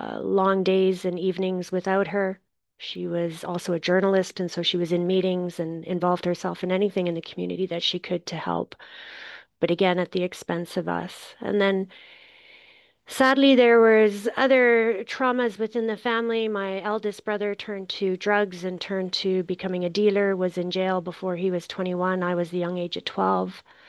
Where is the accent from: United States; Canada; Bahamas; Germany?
Canada; Northern Canada; Like I said, I'm from Northern Canada.